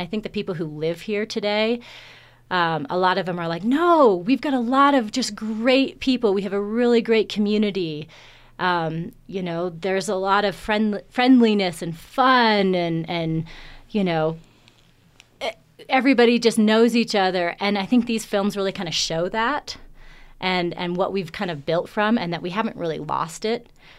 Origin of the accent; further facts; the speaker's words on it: West Coast, United States; now in Colorado, United States; I mean, I'm from the West Coast.